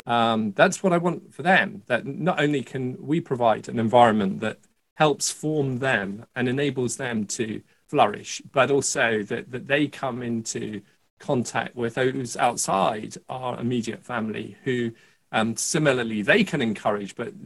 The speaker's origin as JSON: {"language": "English", "region": "Scotland", "country": "United Kingdom", "tie": "born there", "said": "I was born into a Christian family. I was born in Scotland and born to parents who were serious about their Christian faith."}